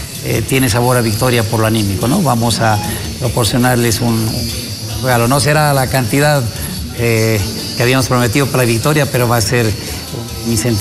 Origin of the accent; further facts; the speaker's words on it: Bolivia; los problemas que tenemos como sociedad boliviana